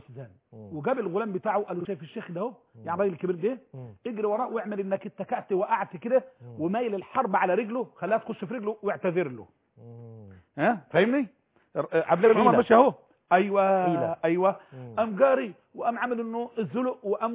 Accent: Egypt

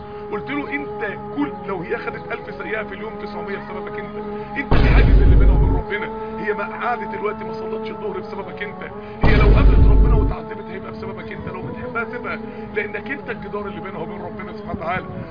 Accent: Mansoura, Dakahlia, Egypt; انا من المنصوره اصلا يعني انا ربنا جايبني هنا 3 ساعات

